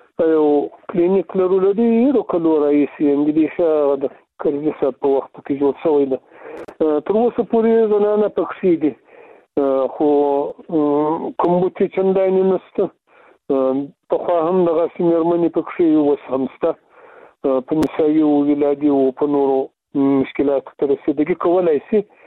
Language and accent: Pashto; Afghanistan